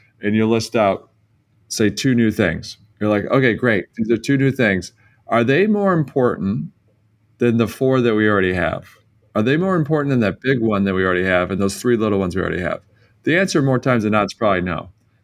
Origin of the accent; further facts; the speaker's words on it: Detroit, Michigan, United States; I come from Detroit.